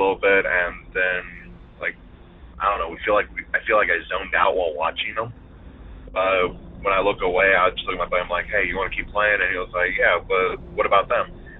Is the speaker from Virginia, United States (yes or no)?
yes; Virginia, United States; I'm from Northern Virginia, but my story takes place in Amelia, Virginia.